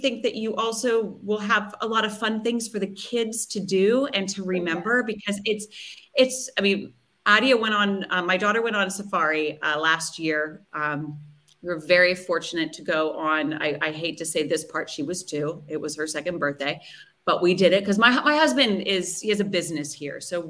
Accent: West Virginia, United States; I'm actually originally not too far. I'm from West Virginia originally.

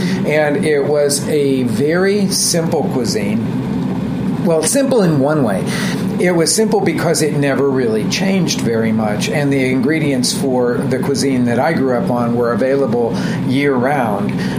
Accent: Oklahoma City, Oklahoma, United States; born there; I was born in Oklahoma City, family of food people, restaurant people.

